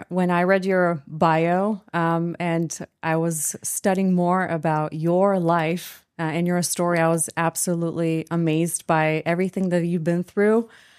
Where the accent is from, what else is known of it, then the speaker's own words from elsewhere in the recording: Bulgaria; moved away as an adult; now in United States; So I'm actually from Bulgaria. I'm not sure whether you're aware. I moved to the States at age 20 on my own. And I just became a citizen